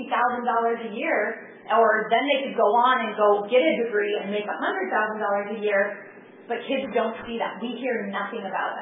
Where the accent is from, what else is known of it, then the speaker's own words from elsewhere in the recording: Kearns, Utah, United States; I grew up in Kearns